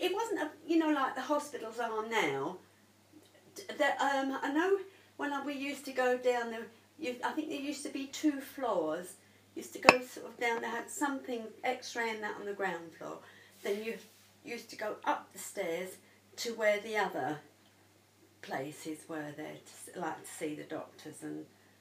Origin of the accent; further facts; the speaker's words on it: Greenwich, London, United Kingdom; born there; I was born in Greenwich in... Ashburnham.